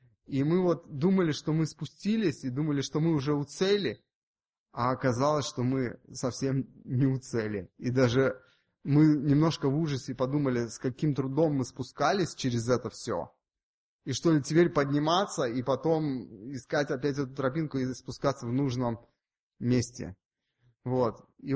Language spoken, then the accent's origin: Russian; Saint Petersburg, Russia; Я родился и вырос в Ленинграде, теперь Санкт-Петербург.